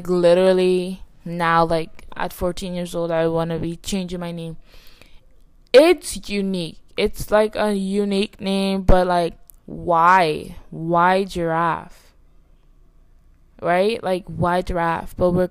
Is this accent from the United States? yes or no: no; Bahamas; moved away; was born July 5th, 2006. I am Bahamian. I was born in the Bahamas, and that's where I lived my whole life. Do I currently live there? Who knows? No, I don't.